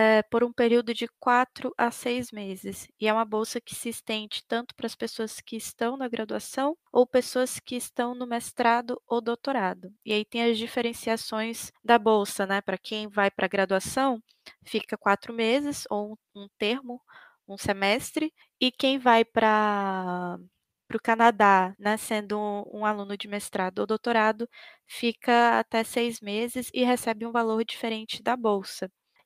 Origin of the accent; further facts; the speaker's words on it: Roraima, Brazil; Eu sou de Roraima, né? Eu faço minha faculdade na Universidade Federal de Roraima.